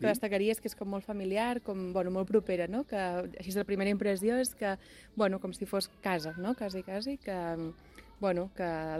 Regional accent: Vilafranca, Catalonia, Spain; Ens queda molt a prop, som de Vilafranca, sí, sí.

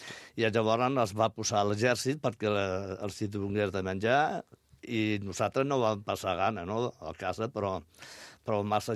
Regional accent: Melilla, Spain; moved away; Perquè jo sóc de Melilla. Vaig venir l'any 57 aquí

